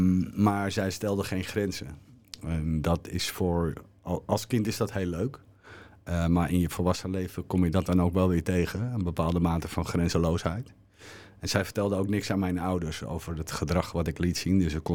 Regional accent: Soest, Utrecht, Netherlands; born there; Ik ben geboren in Soest, een klein dorpje tussen Hilversum en Amersfoort.

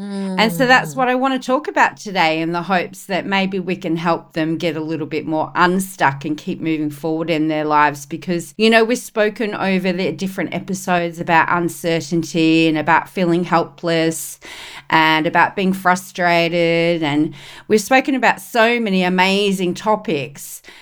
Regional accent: Australia; I'm your host from Down Under

